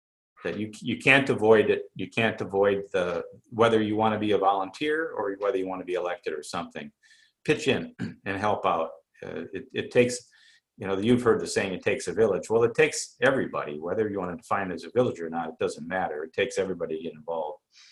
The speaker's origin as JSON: {"language": "English", "town": "Des Moines", "region": "Iowa", "country": "United States", "said": "I'm an Iowa kid, came up from Des Moines. I was born in Dubuque."}